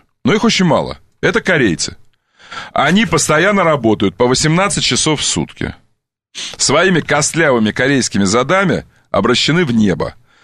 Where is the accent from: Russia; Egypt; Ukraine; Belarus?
Russia; Russian Far East; У нас на Дальнем Востоке. Ты знаешь, что я дальневосточник?